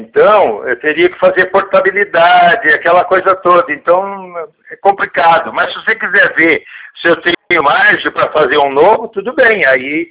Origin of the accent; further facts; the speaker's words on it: Sorocaba, São Paulo, Brazil; eu sou de Sorocaba.